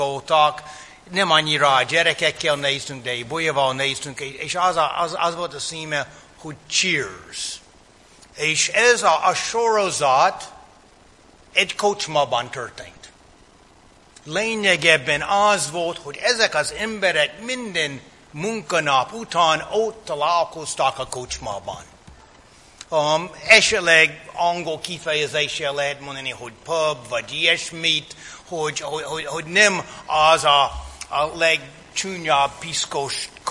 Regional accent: United States; Hungarian is a second language; now in Hungary; hogy én az Egyesült Államokból származom

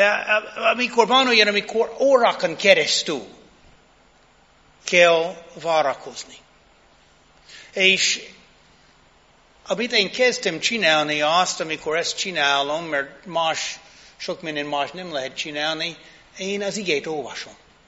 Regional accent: United States; Hungarian is a second language; De tudjátok, hogy én az Egyesült Államokból jöttem. Amikor mi az Egyesült Államokban eszünk egy gofrit, mit teszünk rá?

